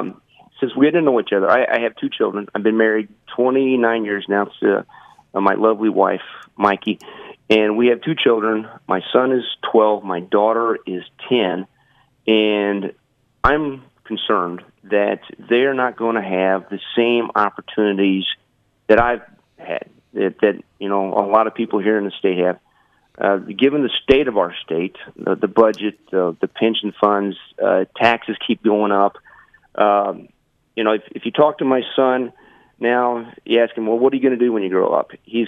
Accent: Chester, Illinois, United States; My wife and I, we grew up here in Southern Illinois. I grew up in Chester, graduated from Chester High School like my wife

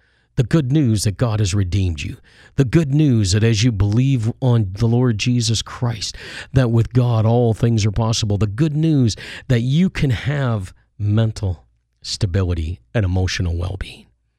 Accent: United States; now in Canada; You know, I'm an adopted Canadian here. I grew up in the United States. I have permanent residency here.

